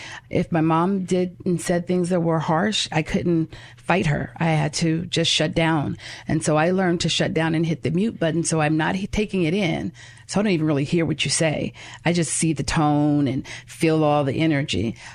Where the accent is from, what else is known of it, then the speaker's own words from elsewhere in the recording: Los Angeles, California, United States; I grew up in South Central LA, as I've shared before.